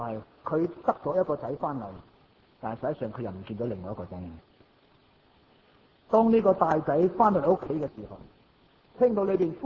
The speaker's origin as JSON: {"language": "Cantonese", "region": "Shanghai", "country": "China", "said": "我哋上海人有句说话话：手背又系肉，手掌又系肉。"}